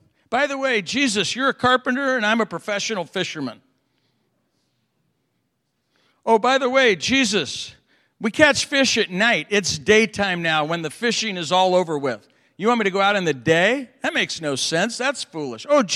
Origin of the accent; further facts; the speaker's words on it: Oakland, California, United States; I was born and raised in Oakland.